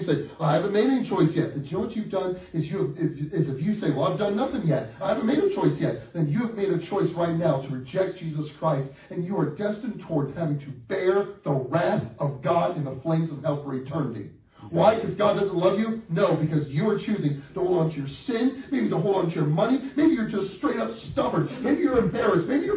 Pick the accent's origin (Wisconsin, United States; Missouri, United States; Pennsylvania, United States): Wisconsin, United States; moved away as an adult; now in Alabama, United States; Well, I grew up and I did some growing up in Wisconsin. There, it was Lutheran.